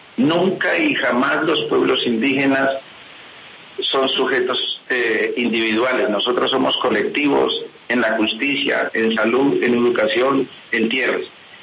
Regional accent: Colombia; los indígenas somos colombianos en vía de extinción.

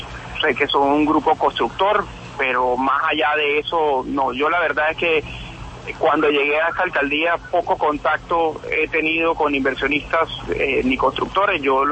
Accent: Colombia; como colombianos que somos.

